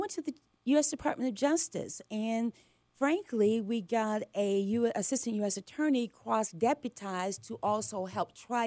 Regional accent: Atlanta, Georgia, United States; I was born and raised in Atlanta. Yeah. Atlanta is home for me.

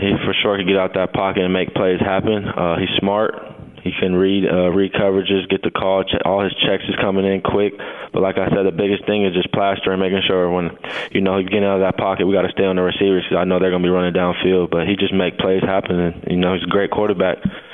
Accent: Arizona, United States; We're both from Arizona.

